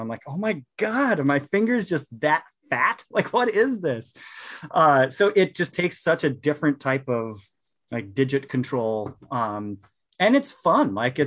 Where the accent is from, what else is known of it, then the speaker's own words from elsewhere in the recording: Minnesota, United States; So I grew up in Minnesota and was one of these weird kids that just pretty much from the beginning knew that I wanted to be a pianist.